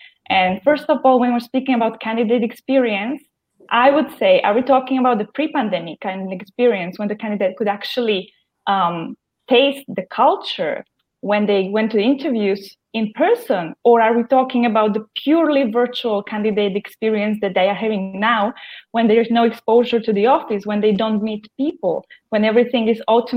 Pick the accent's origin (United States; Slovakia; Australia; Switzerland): Slovakia; moved away as an adult; now in Barcelona, Spain; I basically moved from my home country, Slovakia, to Spain. And right now I'm living in Spain.